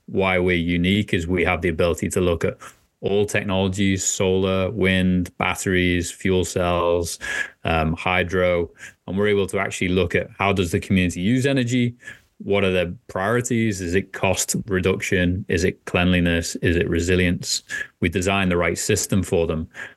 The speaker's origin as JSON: {"language": "English", "town": "Liverpool", "region": "North West England", "country": "United Kingdom", "said": "You can tell from my accent, originally from Liverpool, England."}